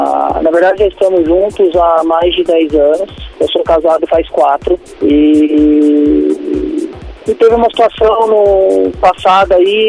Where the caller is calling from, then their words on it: Jacareí, São Paulo, Brazil; Eu falo de Jacareí, São Paulo.